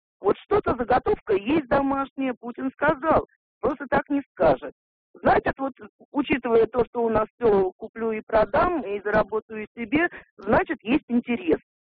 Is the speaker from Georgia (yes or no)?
no; Moscow, Russia; я из Москвы.